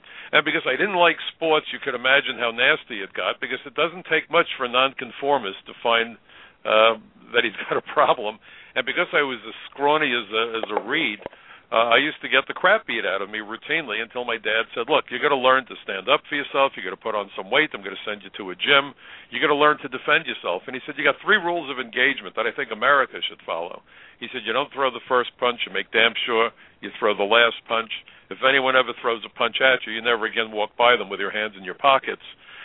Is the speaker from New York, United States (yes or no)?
yes; New York, United States; as a New Yorker, you know, my neighbors were killed.